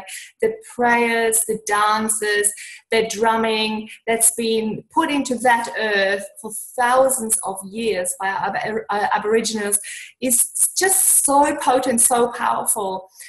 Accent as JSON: {"language": "English", "country": "Germany", "tie": "born or raised there", "said": "I was growing up in Germany. It's much more crowded there, and most people don't live in beautiful houses. They grow up in apartments because of the population that we have."}